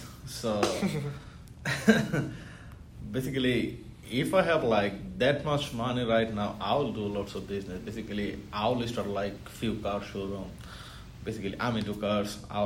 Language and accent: English; Bangladesh; English is a second language; I'm from Bangladesh. I'm an international student in here. I'm doing my ESL.